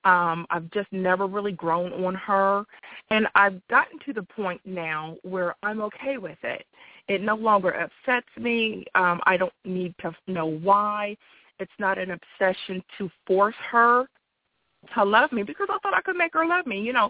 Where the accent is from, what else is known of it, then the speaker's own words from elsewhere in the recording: Columbus, Ohio, United States; born there; I was born in Columbus, Ohio, on Friday, February 13th, 1970, at night and during a snowstorm.